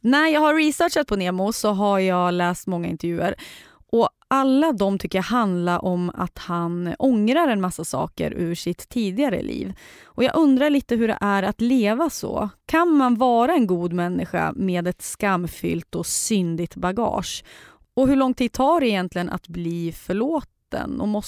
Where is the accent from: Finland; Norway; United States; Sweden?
Sweden; Sundsvall, Västernorrland County; egen dialekt på tv och fick bara så här, va? Är det så där jag låter som Erika? Att jag pratar liksom så, för jag är också från Sundsvall.